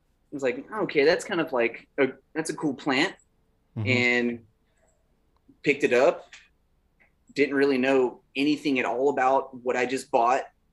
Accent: Houston, Texas, United States; I was born and raised in Houston. I moved to San Antonio in 2011, and I was here for about 5 years. Moved back to Houston. And then came back to San Antonio in 2018.

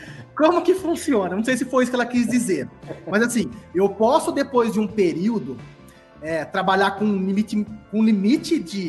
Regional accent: Brazil; Eu sou brasileiro e eu estou nesse mesmo bolo.

